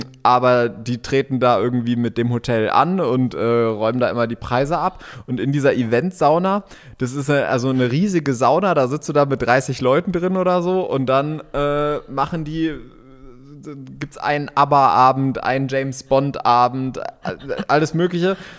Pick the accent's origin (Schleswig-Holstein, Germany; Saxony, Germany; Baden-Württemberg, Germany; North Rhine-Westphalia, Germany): North Rhine-Westphalia, Germany; wir kommen ja aus dem Ruhrpott.